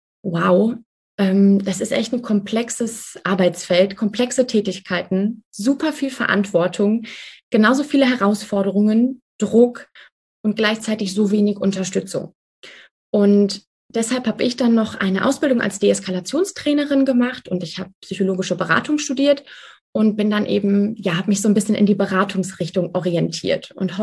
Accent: Frankfurt, Hesse, Germany; ich bin keine Griechin, ich bin mit einem Griechen verheiratet. Ich bin 31 und ich komme aus Frankfurt am Main.

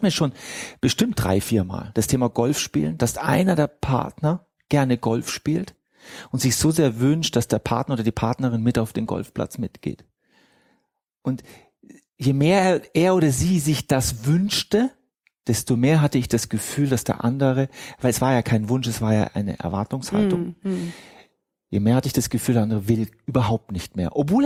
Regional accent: Egypt; ich bin Ägypter

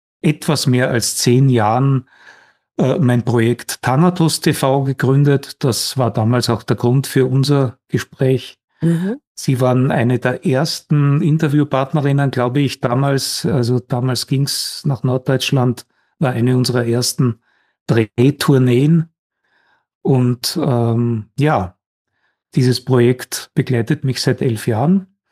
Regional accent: Graz, Styria, Austria; born there; Also ich bin in Graz geboren, das ist die zweitgrößte Stadt Österreichs im Bundesland Steiermark.

